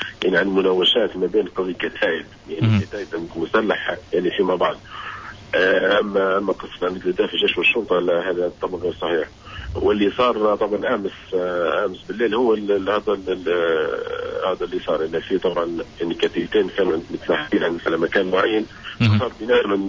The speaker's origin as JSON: {"language": "Arabic", "country": "Libya", "said": "ككلنا كليبيين وكليبيين يعني ككل طبعا ندعم عندك الحركة هذه"}